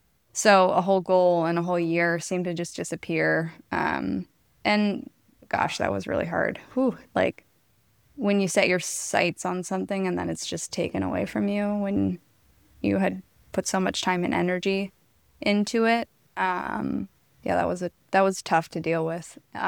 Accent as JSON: {"language": "English", "country": "United States", "said": "as an American, we don't necessarily understand how some of the things here in Europe work"}